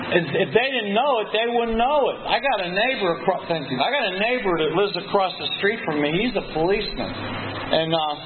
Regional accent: Pennsylvania, United States; in front of Bill's Bar on Carson Street on the south side. That's where I'm from. Maybe I'm from Bill's Bar. I don't know. I've lived there a lot, but south side.

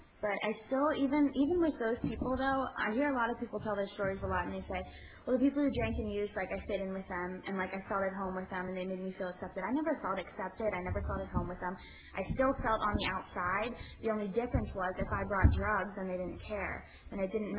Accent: Pittsburgh, Pennsylvania, United States; Well, I grew up in the Pittsburgh area, started drinking and smoking weed in sixth grade.

